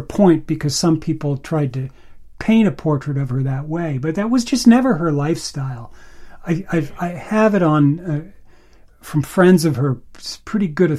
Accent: Montreal, Quebec, Canada; I mean, we grew up in Montreal, which at that time in the late 60s, early 70s, was a very exotic place

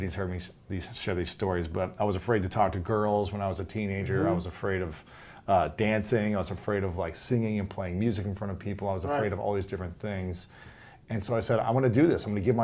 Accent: Ohio, United States; I'm from Ohio.

